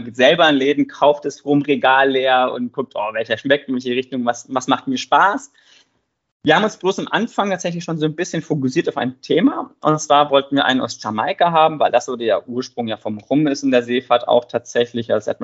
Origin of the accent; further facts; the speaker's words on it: Freiburg im Breisgau, Baden-Württemberg, Germany; Ich komme eigentlich aus Freiburg im Breisgau, ganz aus dem Süden von Deutschland und bin dem Wunsch nachgegangen, zur See zu fahren.